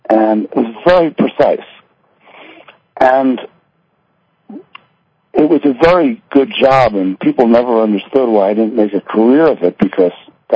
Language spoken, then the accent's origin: English; Philadelphia, Pennsylvania, United States; And I grew up in Philadelphia, and I was kind of a nerdy guy